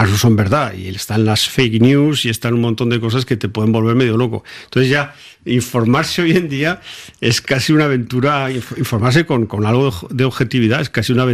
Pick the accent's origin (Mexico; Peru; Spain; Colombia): Spain; yo veía la tele, como todo español durante el confinamiento